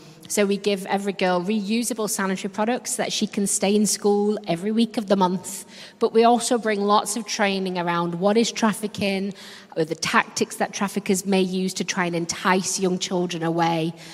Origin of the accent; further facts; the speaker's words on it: Yorkshire and the Humber, United Kingdom; accent: Yorkshire; Well, I don't apologise for my accent. I'm actually really proud to be from Yorkshire.